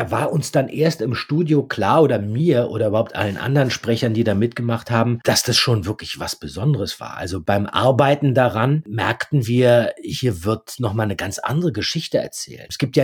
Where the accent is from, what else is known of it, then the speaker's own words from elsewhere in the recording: Berlin, Germany; Als Berliner hatte man da immer ganz gute Karten.